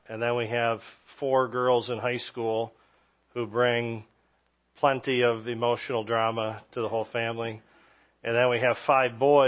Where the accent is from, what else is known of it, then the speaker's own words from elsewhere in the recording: Michigan, United States; moved away as an adult; also born or lived in Oregon; We lived in Oregon for 12, 13 years in two different stints. We're both originally from Michigan. Moved out in 2005 and pastored in Medford.